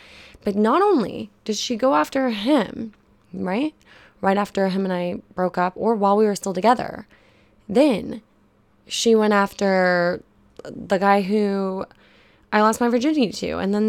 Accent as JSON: {"language": "English", "region": "Texas", "country": "United States", "said": "I went to Whataburger, because I'm from Texas"}